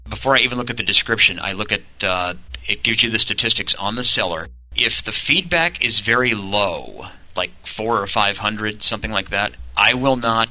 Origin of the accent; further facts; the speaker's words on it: St. Louis, Missouri, United States; I am from St. Louis, Missouri.